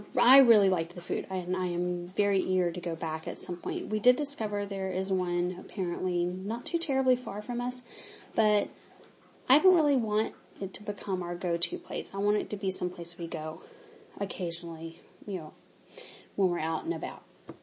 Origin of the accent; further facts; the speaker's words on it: Mississippi, United States; I grew up in Mississippi, and barbecue in the South is a big thing.